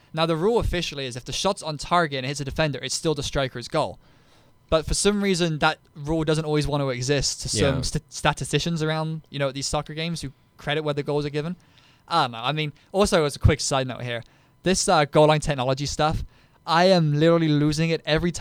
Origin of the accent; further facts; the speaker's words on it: England, United Kingdom; maybe as an Englishman, it pains me to say